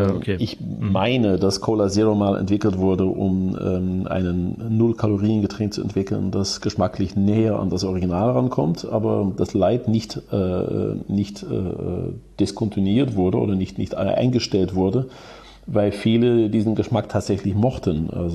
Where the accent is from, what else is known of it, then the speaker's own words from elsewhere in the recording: Netherlands; German is a second language; als Niederländer